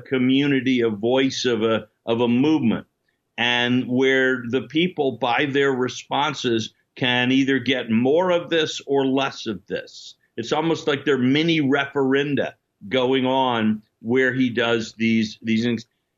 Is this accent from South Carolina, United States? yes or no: yes; South Carolina, United States; born there; And, you know, I was born in South Carolina in 1952. I know a thing or two about the white South.